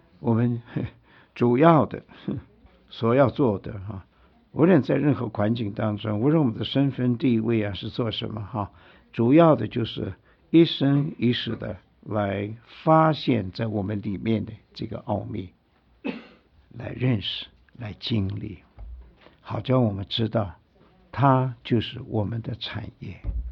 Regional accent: China; 像我们中国人说的享老福了，这样不能这样。

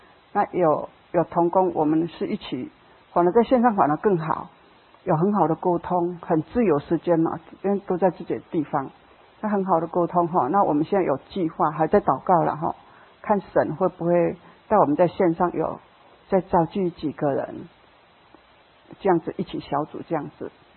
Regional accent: Taichung, Taiwan; 我是台中的，所以台中如果有课的话会到我们家，

